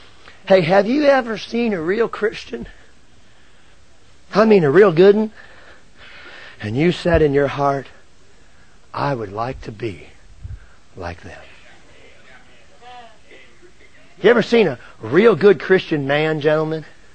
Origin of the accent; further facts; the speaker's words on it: Carolina, United States; I'm from Carolina. We straight talk, Brother Ingram.